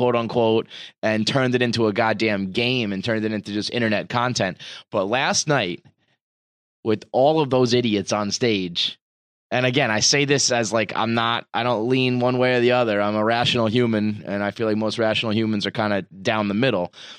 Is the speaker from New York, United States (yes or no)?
yes; New York City, New York, United States; I'm a New Yorker.